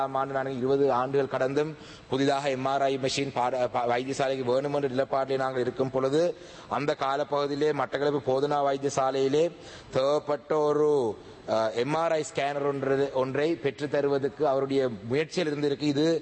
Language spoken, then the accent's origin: Tamil; Kaluwanchikudy, Eastern Province, Sri Lanka; நான் கலவாஞ்சிக்குடி கிராமத்தை சேர்ந்தவர்